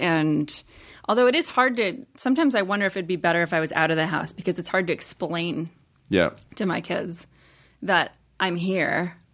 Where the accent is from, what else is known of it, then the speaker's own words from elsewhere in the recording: Midwest, United States; Like I grew up in the Midwest. I went to Catholic school and like, it was a completely different existence.